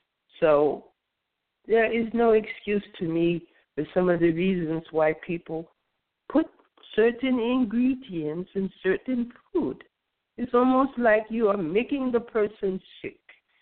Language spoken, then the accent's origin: English; United States; it was the weirdest recipe to me because, you know, I'm from America.